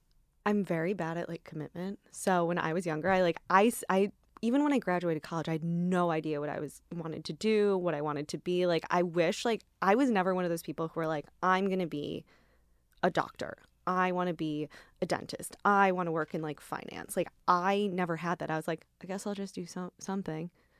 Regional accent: Midwest, United States; I grew up in the Midwest, and so all my classes were like super, super like preparatory classes, right?

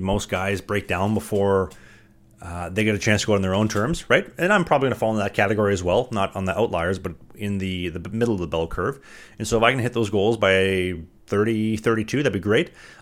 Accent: Winnipeg, Manitoba, Canada; I'm in Winnipeg, obviously, Winnipeg Hawks.

